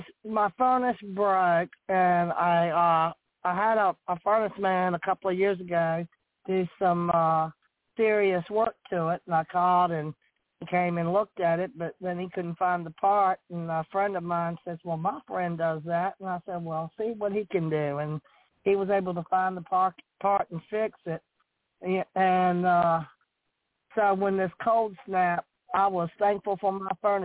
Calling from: Virginia, United States; from Virginia.

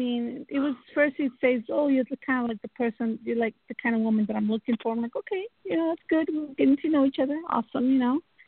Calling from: Texas, United States; I'm calling from Texas and my date of birth is 11/13/75.

